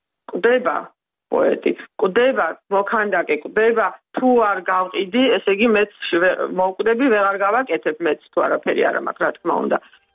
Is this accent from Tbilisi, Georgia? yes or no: yes; Tbilisi, Georgia; now in Germany; როდესაც მე თბილისიდან ჩამოვედი გერმანიაში, პირველი რაც მე შევამჩნიე, ეს არის სულის ღარიბობა.